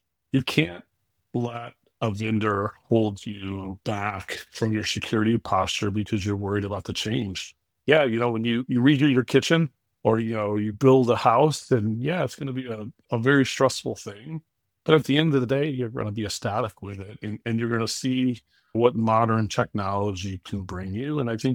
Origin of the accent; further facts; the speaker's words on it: United States; accent: US; you probably could tell that I'm not from Australia and I have a US accent